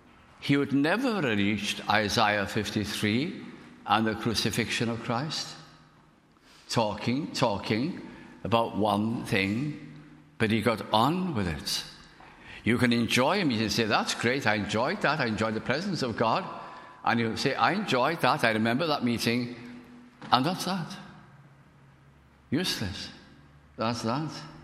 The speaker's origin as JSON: {"language": "English", "region": "Wales", "country": "United Kingdom", "first_language": "Welsh", "said": "And it was natural to me, Welsh being my first language"}